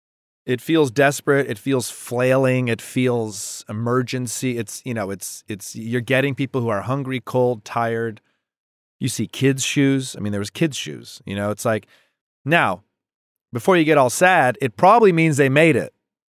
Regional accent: Michigan, United States; It's because you just don't have this growing up in Michigan. I could never relate to what this was.

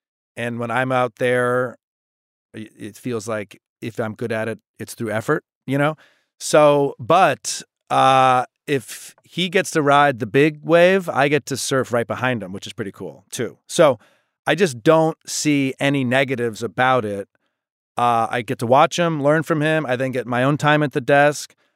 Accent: Michigan, United States; I'm from Michigan.

